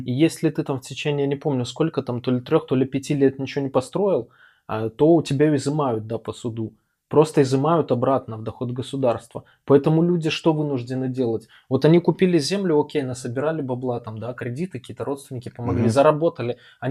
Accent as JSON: {"language": "Russian", "country": "Belarus", "tie": "born or raised there", "lives_now": "Moscow, Russia", "said": "я же родом из Беларуси, но хотя живу здесь, в Москве, да."}